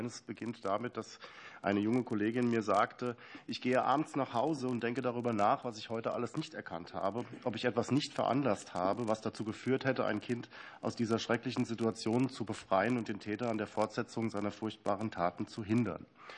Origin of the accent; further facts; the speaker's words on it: Hesse, Germany; Ich komme aus Hessen, deswegen weiß ich, wovon ich spreche.